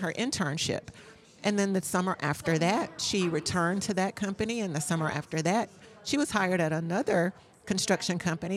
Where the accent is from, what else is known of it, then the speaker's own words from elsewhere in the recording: Duncan, South Carolina, United States; yes, Duncan, South Carolina.